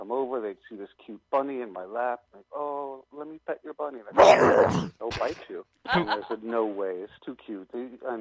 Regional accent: New York City, New York, United States; On 6th Avenue and Houston Street in Grand Village.

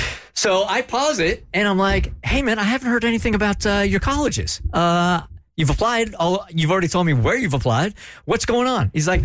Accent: San Diego, California, United States; I grew up in San Diego, so I applied to Pepperdine.

